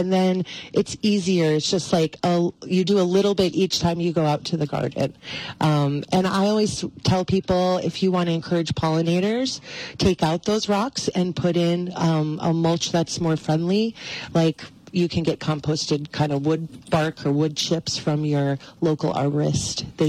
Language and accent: English; Illinois, United States; I'm originally from Illinois, and I thought it was a tornado.